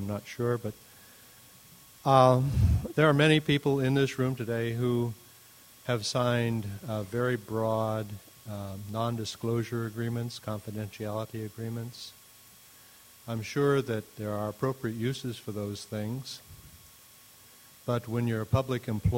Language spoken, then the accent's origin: English; Poulsbo, Washington, United States; I'm from Paulsbow.